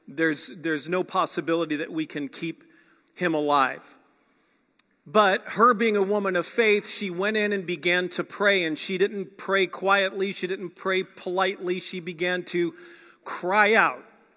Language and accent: English; St. Louis, Missouri, United States; I grew up in St. Louis where we'd have pretty harsh winters, and we were on frozen lakes all the time, skating and sledding and playing